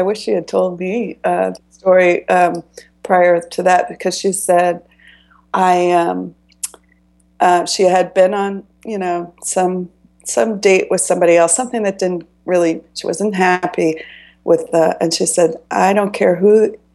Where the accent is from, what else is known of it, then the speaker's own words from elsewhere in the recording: Miami, Florida, United States; No, actually, exactly the opposite. I grew up in Miami, Florida.